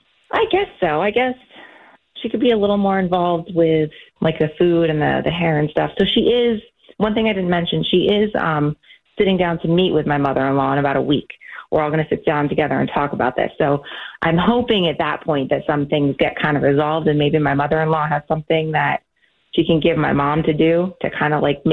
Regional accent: United States; I'm American, but my fiancé is Pakistani, and we're doing a Pakistani ceremony.

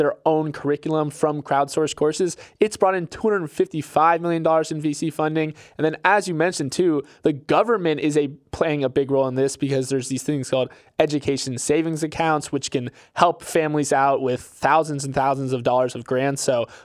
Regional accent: Florida, United States; it's from my home state of Florida, Hillsborough County, which kind of encompasses the Tampa area.

